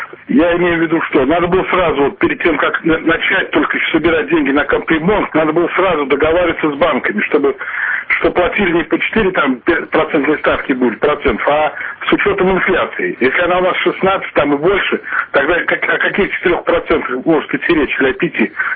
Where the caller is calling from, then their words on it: Penza, Penza Oblast, Russia; я из Пензы.